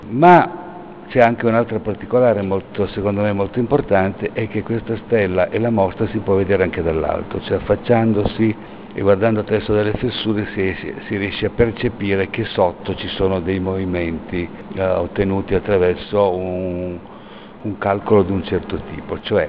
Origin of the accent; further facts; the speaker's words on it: Piedmont, Italy; rimboccando le maniche da buon piemontese